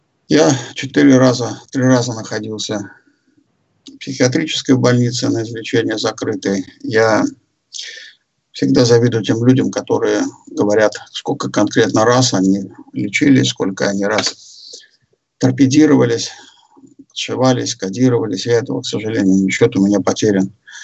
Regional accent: Kaliningrad, Kaliningrad Oblast, Russia; Я алкоголик из Калининграда.

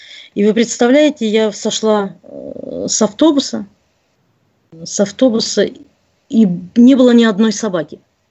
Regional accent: Siberia, Russia; Я сама из Сибири, издалека.

